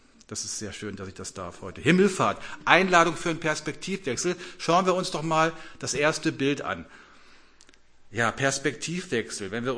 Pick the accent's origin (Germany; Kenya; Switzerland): Germany; Abbesbüttel, Lower Saxony; Ich komme ja aus Abbesbüttel